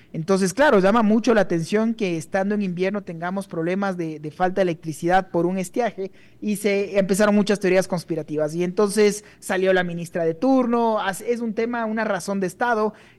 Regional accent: Ecuador; te lo digo como creyente ecuatoriano que quiere que mi país salga adelante.

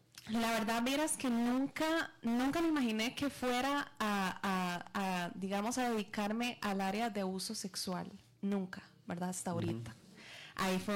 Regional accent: San Francisco de los Ríos, San José, Costa Rica; also born or lived in Acarit; Bueno, yo nací en San Francisco de... Bueno, no nací en San Francisco, nací en Acarit. Pero soy de San Francisco de los Ríos, correcto, ¿verdad? Sí. Vivo en el bosque, súper cerquita

